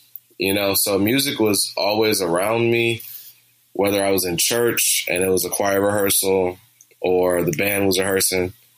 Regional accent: Detroit, Michigan, United States; I'm from Detroit, you know, the Motor City. So it's just auto shops up and down every street. And we lived about three doors down from the corner of Grand River and what was that, 7 Mile.

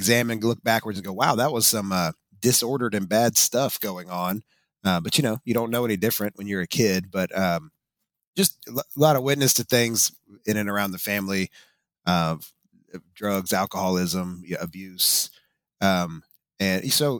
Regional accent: the South, United States; I grew up in the South, you know, as Flannery O'Connor called it, the Christ haunted South.

